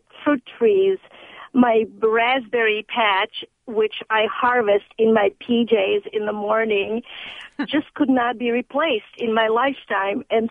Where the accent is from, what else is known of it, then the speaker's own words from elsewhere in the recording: Croatia; now in Iowa City, United States; Well, I moved here from Croatia in 1968.